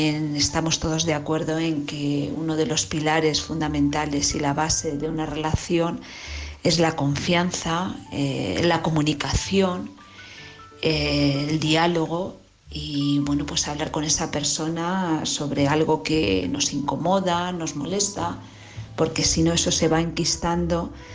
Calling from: Madrid, Community of Madrid, Spain; de Madrid.

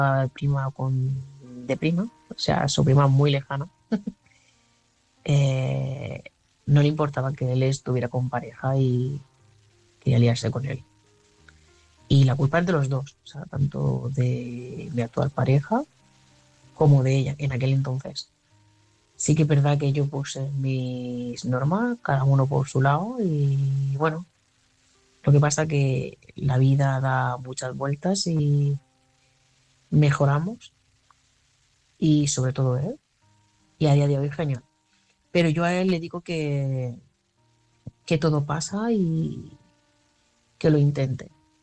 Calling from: Barcelona, Catalonia, Spain; corresponsal de Barcelona.

